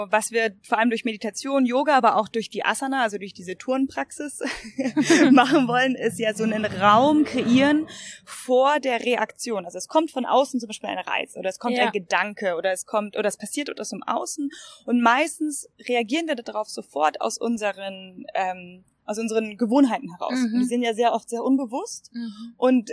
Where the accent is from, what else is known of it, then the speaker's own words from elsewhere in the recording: Munich, Bavaria, Germany; Ich bin Münchnerin